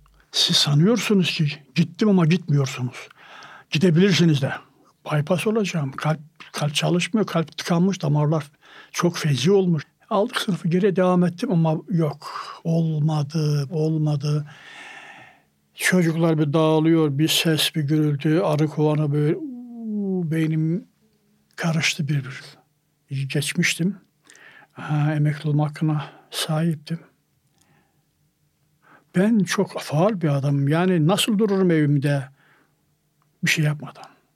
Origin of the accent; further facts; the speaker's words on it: Trabzon, Turkey; now in Istanbul, Turkey; Aslen Trabzonluyum. Ama bir şekilde İstanbul'a geldim kara trenle.